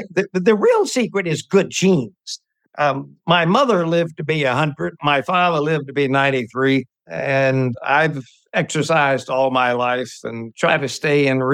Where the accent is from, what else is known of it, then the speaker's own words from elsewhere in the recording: United States; But being an American, I pressed on